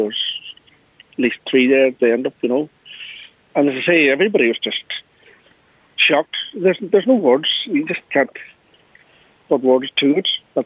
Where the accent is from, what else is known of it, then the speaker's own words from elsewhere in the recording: Creeslough, Ulster, Ireland; I'm from Creaseley, yeah.